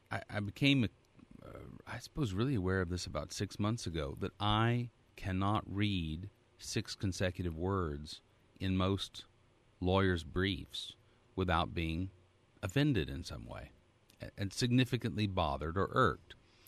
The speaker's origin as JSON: {"language": "English", "region": "Texas", "country": "United States", "said": "I'm a Texan."}